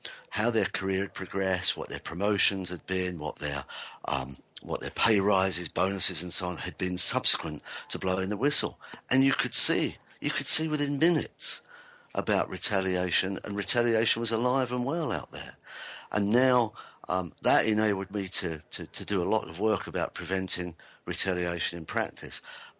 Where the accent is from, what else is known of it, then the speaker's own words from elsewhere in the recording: London, United Kingdom; when I was a kid growing up in London